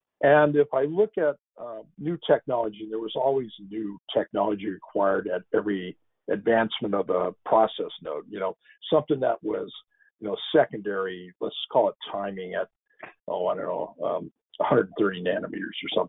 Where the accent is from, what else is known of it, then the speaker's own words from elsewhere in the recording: San Jose, California, United States; I grew up in the Valley. I grew up in San Jose. So therefore, I was exposed to semiconductor pretty early.